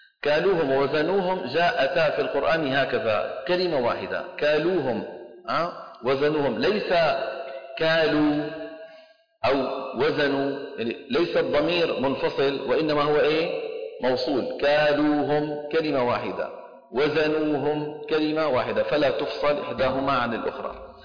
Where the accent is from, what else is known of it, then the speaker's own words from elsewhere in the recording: Saudi Arabia; عندنا في السعودية يقولون دحين